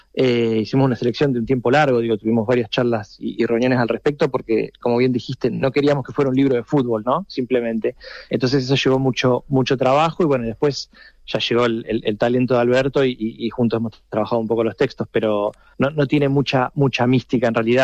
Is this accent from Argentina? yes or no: yes; Argentina; accent: Argentine; el acento me condena, soy argentino.